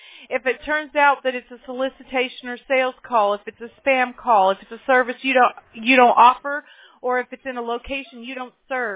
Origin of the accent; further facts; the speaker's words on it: Mobile, Alabama, United States; born there; now in California, United States; I'm not. I'm in California, but I was born in Mobile, Alabama.